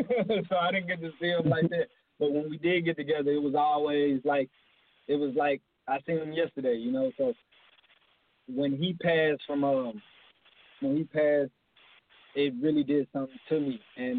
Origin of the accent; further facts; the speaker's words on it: Houston, Texas, United States; Well, I'm from Houston, Texas, Southside, Southport, Jurassic Park, as we call it. So a lot of the music is really a soundtrack to where I'm from